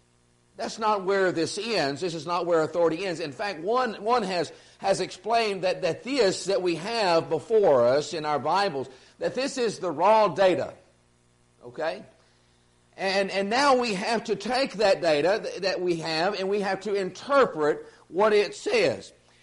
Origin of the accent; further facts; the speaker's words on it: Burkeville, Texas, United States; I'm from Burkeville, Texas. I'm as simple as you get.